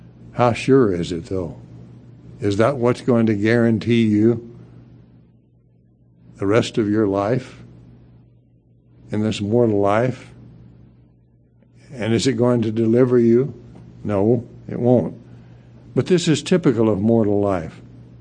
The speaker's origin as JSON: {"language": "English", "town": "Houston", "region": "Texas", "country": "United States", "tie": "born or raised there", "said": "I grew up in Houston, Texas, which is the humidity capital of the world, as far as I'm concerned."}